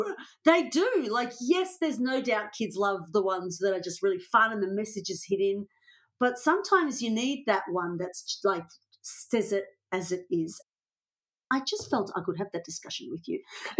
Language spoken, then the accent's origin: English; Australia; I am Australian